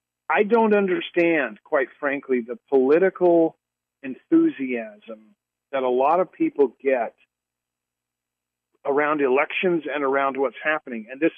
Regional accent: Utah, United States; I was raised out in Utah.

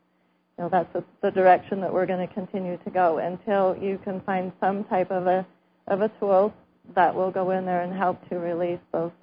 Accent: Rigby, Idaho, United States; from Idaho, Rigby, Idaho.

